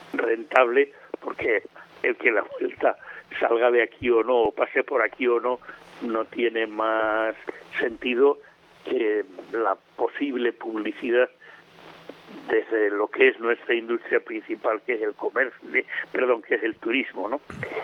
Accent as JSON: {"language": "Spanish", "town": "Miranda de Ebro", "region": "Castile and León", "country": "Spain", "tie": "born or raised there", "said": "cuando era niño, que pasaba por el pueblo donde yo nací, por Miranda de Ebro, pues pasaba todos los años"}